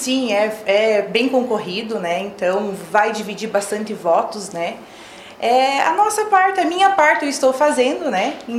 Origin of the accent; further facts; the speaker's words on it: Paraná, Brazil; now in Xanxerê, Brazil; sou paranaense, né, tô aqui em Xanxerê.